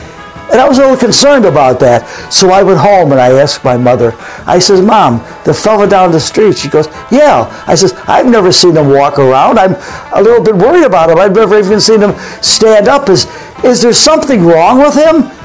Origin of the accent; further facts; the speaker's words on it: Buffalo, New York, United States; born or raised there